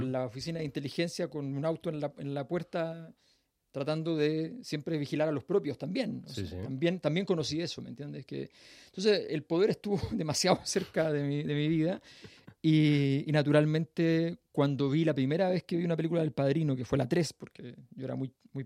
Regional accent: Chile; also born or lived in Madrid; now in Valencia, Spain; Sí, me vine desde Chile, sí.

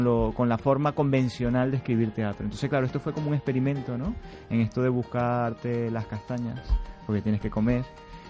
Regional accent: Venezuela; now in Madrid, Spain; lamentablemente no me voy a Venezuela.

